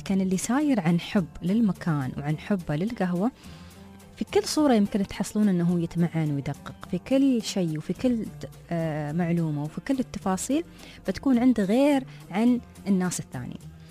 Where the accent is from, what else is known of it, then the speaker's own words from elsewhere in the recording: Dubai, United Arab Emirates; عندنا في دبي